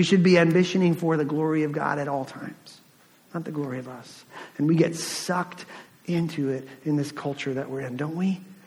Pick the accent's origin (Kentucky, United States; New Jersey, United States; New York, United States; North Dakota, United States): New Jersey, United States; Because we're from America, we're from New Jersey, we're all running really hard, we all have lots on our plate